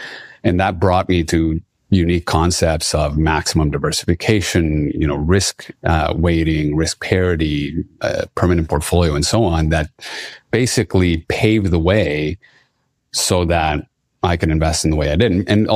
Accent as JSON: {"language": "English", "region": "Lima", "country": "Peru", "tie": "born or raised there", "said": "I was born and raised in Lima, Peru."}